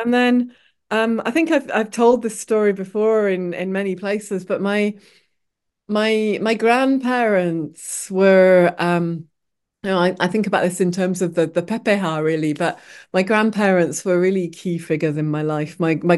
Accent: Sheffield, Yorkshire and the Humber, United Kingdom; I'm a Yorkshire lass. I grew up in Yorkshire, in Sheffield. And I grew up there during the time when the steelworks were closing and the mines were closing

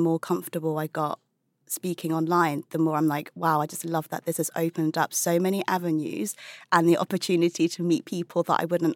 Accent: United Kingdom; parents moved from China to the UK before I was born in search of a better life. I'm really proud of being British-born Chinese. Like many of us, I grew up in restaurants and takeaways

